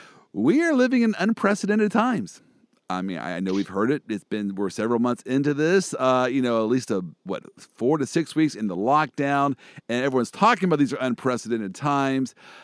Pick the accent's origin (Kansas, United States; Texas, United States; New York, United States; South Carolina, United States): Kansas, United States; I'm from Kansas